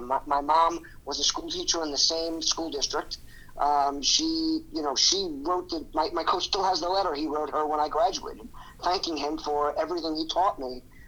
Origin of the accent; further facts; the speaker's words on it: Oceanside, New York, United States; I grew up in Oceanside, Long Island, which is the South Shore of Long Island.